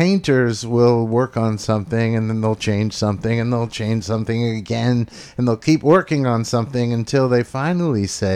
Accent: Phoenicia, New York, United States; This is a gig that I could walk to, so I'm really looking forward to that. Phoenicia's my hometown.

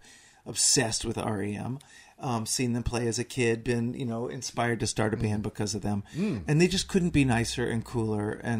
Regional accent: Dallas, Texas, United States; I'm a seventh generation Texan. I grew up in Dallas.

